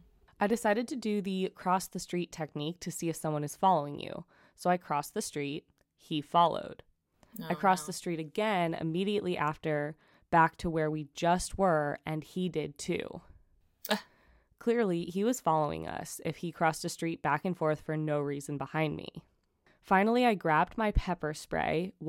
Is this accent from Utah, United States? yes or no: no; New York City, New York, United States; now in Germany; So I live in Germany right now. I'm from New York City, but my boyfriend is German